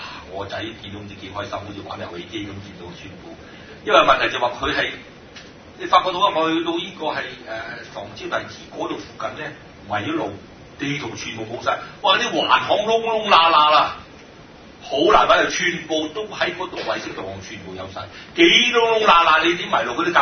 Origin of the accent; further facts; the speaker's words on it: Guangdong, China; 所以我广东人讲广东话咁艰难咧，就因为我哋每一个字系卷舌嘅。